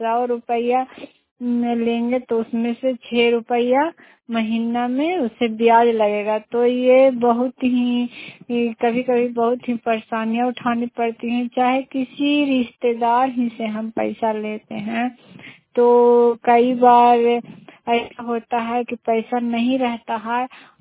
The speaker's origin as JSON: {"language": "Hindi", "region": "Bihar", "country": "India", "said": "मैं नगरनासा प्रखंड से हूँ और नालंदा जिला से।"}